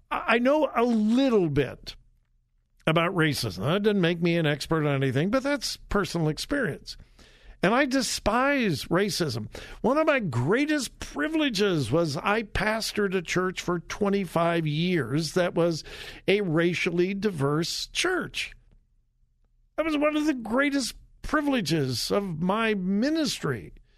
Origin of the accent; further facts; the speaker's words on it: California, United States; Hey, listen, I grew up in the 60s. I'm from Southern California. I live very close to the Watts riots.